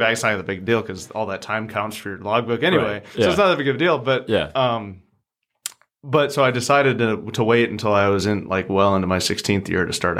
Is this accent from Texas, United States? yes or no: no; Minnetonka, Minnesota, United States; Oh, Minnetonka, Minnesota, yeah.